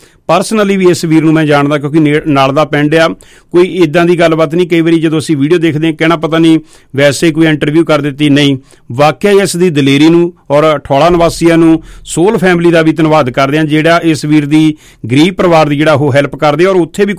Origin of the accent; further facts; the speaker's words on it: Ghuala, Punjab, India; ਘੁਆਲਾ ਮੇਰਾ ਪਿੰਡ ਆ